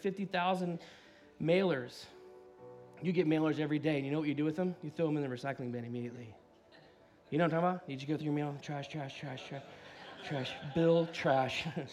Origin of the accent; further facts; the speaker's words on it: Dallas, Texas, United States; but we grew up in the Dallas area.